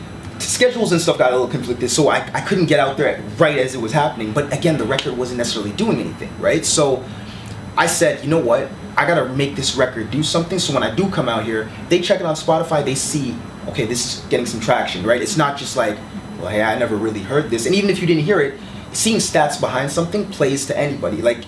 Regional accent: Toronto, Ontario, Canada; But here's the thing, growing up in Toronto, that stuff doesn't exist the way people may think, right?

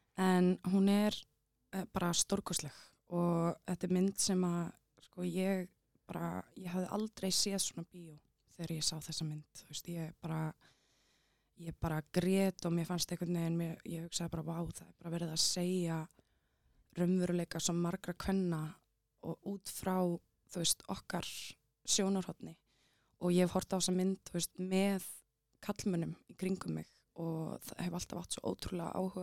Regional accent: Álftanes, Capital Region, Iceland; ólst upp á Altanis en við fórum í það sem hét Bessin.

